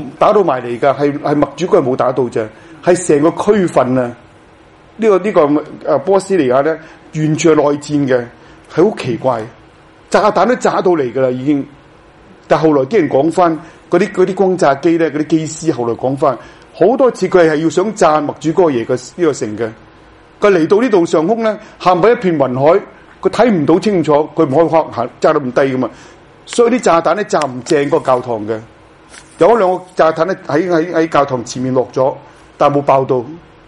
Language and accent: Cantonese; Hong Kong; 但至少都唔係為我哋香港人心咧係唔平安嘅